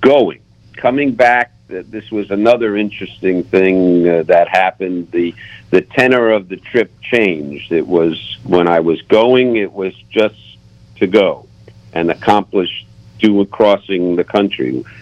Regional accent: Los Angeles, California, United States; I said, "Well, I'm from Los Angeles. It's the first time here."

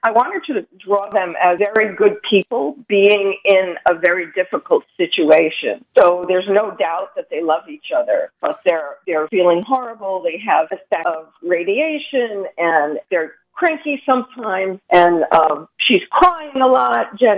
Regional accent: Brooklyn, New York, United States; accent: Brooklyn; When I started talking in my Brooklyn accent, so I tried to tone it down.

